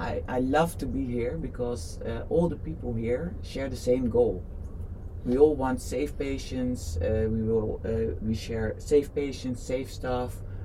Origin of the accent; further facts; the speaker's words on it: Netherlands; English is a second language; I'm from the Netherlands.